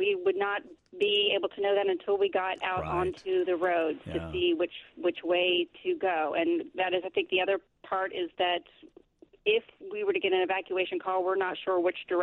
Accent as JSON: {"language": "English", "town": "Atlanta", "region": "Georgia", "country": "United States", "said": "I'm a Southern girl. I'm originally from Atlanta, so I counted the winters."}